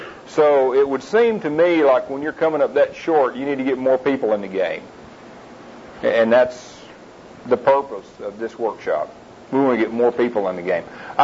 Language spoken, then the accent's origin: English; Forney, Texas, United States; I'm a businessman from Forney, Texas